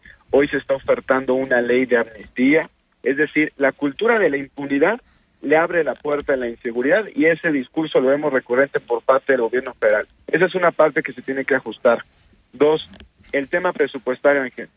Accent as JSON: {"language": "Spanish", "country": "Mexico", "said": "te lo digo como mexicano"}